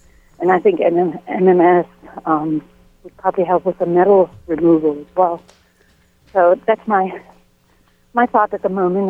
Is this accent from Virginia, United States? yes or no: yes; Virginia, United States; I'm from Virginia.